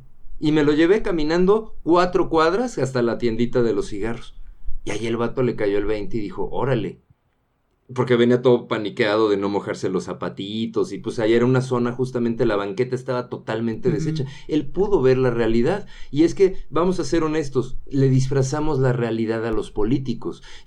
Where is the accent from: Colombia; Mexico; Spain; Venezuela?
Mexico; ahorita es momento de reforzar nuestras raíces y nuestras costumbres como mexicanos